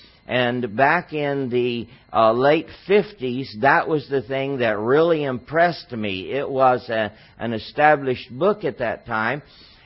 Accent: San Antonio, Texas, United States; I grew up in San Antonio, Texas, and after high school went away to college in Missouri and then in Fort Worth.

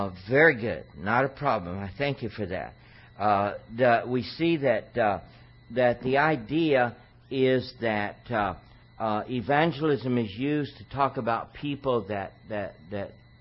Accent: Texas, United States; now in Washington, United States; And that's not an insult. I grew up in Texas. In Washington, the water's cold coming out of the tap.

